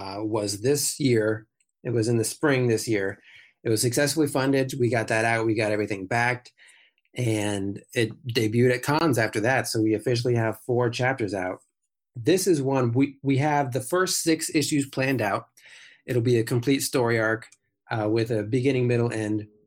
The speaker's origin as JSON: {"language": "English", "town": "Dayton", "region": "Ohio", "country": "United States", "tie": "born or raised there", "also_born_or_lived": "Cincinnati", "said": "Yes, born and raised in Dayton. I lived in Cincinnati for about 14 years, and I just moved back to Dayton this year."}